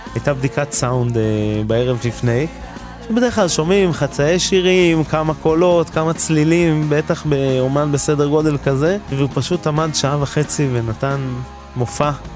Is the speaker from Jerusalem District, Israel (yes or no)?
no; Amiad, Northern District, Israel; ואני קיבוצניק, קיבוץ עמיעד